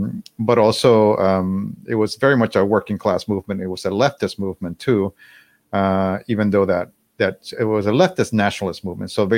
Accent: Puerto Rico; now in Montreal, California, United States; born and raised in Puerto Rico

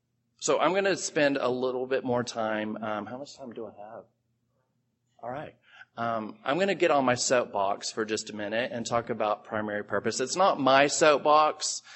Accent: Houston, Texas, United States; And I'm visiting from Houston. And I really don't want to drink tonight.

